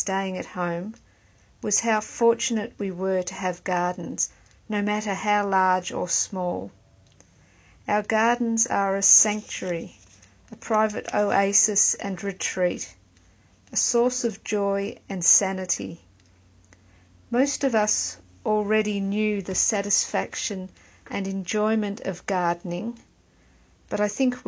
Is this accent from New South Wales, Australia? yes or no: no; Melbourne, Victoria, Australia; from Melbourne, Australia.